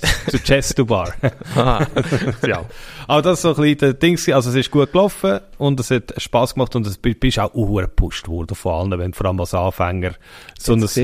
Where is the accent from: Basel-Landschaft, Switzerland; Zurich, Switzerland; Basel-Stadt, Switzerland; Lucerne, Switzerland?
Zurich, Switzerland; in Bern ist doch der auch ein Begriff oder nur bei uns in Zürich?